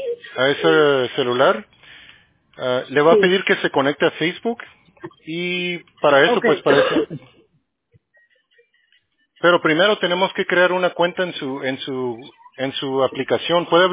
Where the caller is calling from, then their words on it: Arizona, United States; Yo, de Arizona.